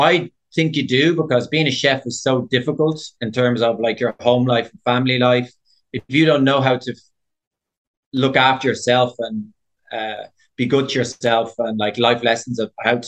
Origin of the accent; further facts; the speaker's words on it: Dublin, Leinster, Ireland; Like, Dublin would be easy, because like, I'm from Dublin, I know it, but it wasn't actually.